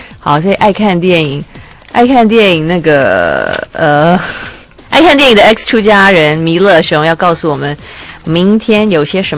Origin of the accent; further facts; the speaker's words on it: Taiwan; 不过我们台湾人只认得BMW 跟 Mercedes-Benz